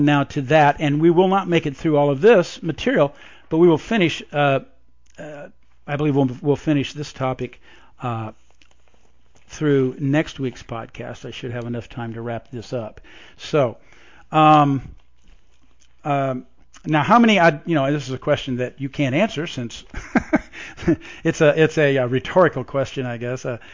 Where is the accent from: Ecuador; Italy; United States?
United States; Indiana; actually Jim Jones was from my home state of Indiana.